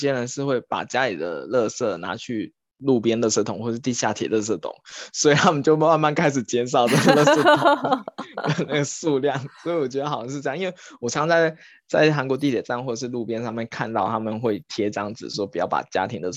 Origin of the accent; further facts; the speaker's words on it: Taiwan; now in South Korea; 我台湾人都不会，因为台湾我以前家里他是我们一楼有个专门放厨余的桶